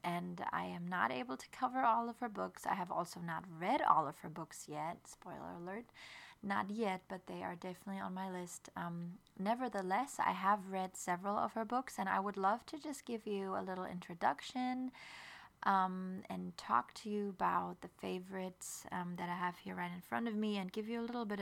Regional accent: Germany; I am from Germany. I was born and raised there, and my husband, though, is Floridian, so we have two cultures represented in our family, and we also speak both languages

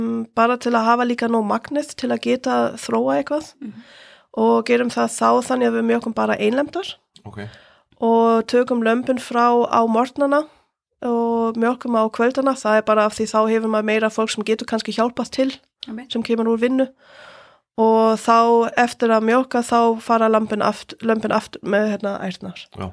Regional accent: Germany; Icelandic is a second language; now in Iceland; bara alinn upp í Borg, í Stórborg

